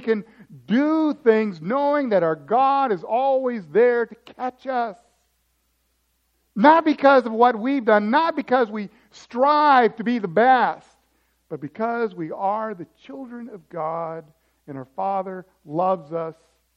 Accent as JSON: {"language": "English", "town": "Atlanta", "region": "Georgia", "country": "United States", "lives_now": "Crystal Lake, United States", "said": "We came from Atlanta. Every neighborhood has a pool. It was wonderful. We moved to Crystal Lake."}